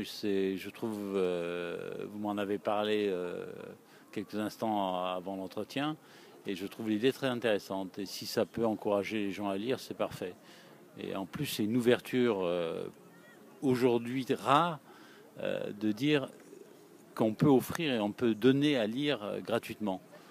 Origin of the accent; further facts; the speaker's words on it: France; Je suis français